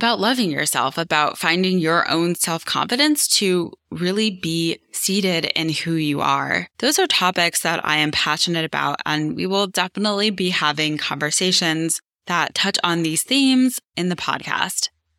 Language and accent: English; St. Louis, Missouri, United States; also born or lived in New York City; I was born in New York, but then my family relocated to the Midwest, to St. Louis, when I was 5, and I spent my childhood really in the Midwest from kindergarten to senior year of high school.